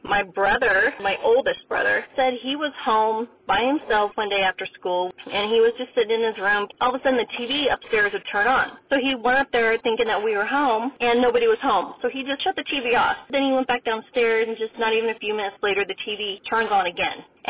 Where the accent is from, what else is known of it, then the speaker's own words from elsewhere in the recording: Pismo Beach, California, United States; I grew up in Central California, Pismo Beach area. We moved into this brand new home in this development